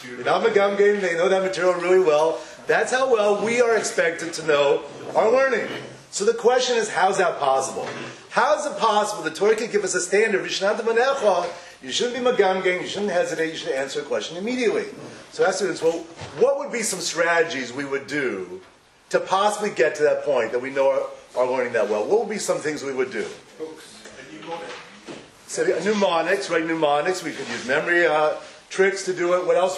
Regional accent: Toronto, Ontario, Canada; I'm originally from Toronto, Canada, as I said.

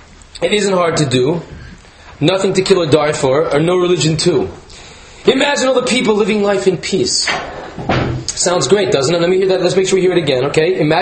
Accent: United States; See now, I'm American, sorry about that.

